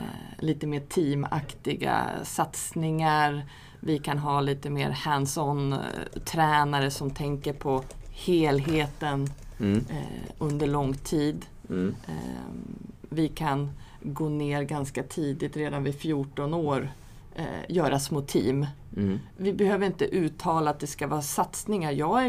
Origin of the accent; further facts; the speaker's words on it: Surahammar, Västmanland County, Sweden; jag kom från Surahammar